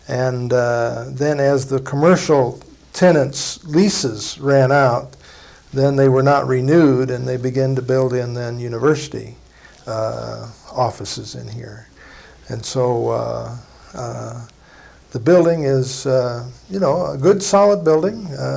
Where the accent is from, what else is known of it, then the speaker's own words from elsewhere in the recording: Rochester, Minnesota, United States; native of Rochester, Minnesota, Olmsted County in Rochester, southeast corner of the state of Minnesota. I was born in Rochester, St. Mary's Hospital.